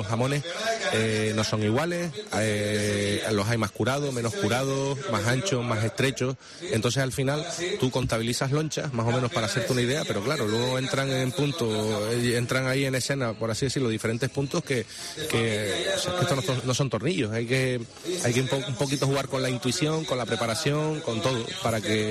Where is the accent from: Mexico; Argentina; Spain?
Spain; Arucas, Canary Islands; moved away; Sí, desde 2019 que fui campeón de España, siempre he querido compartir con mi tierra, con mi ciudad, con Aruca, con mi gente, con mi familia, con todos esos que me han seguido en la distancia cuando yo vivía afuera, cuando vivía en la península.